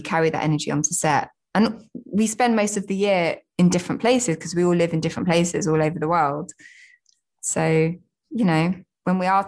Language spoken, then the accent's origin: English; Southend-on-Sea, East of England, United Kingdom; now in London, United Kingdom; I'm not like native to London. I grew up just outside in Southend-on-Sea in Essex, but I have lived in London for many years. Like a lot of my family are from London. So I've grown up in and out of London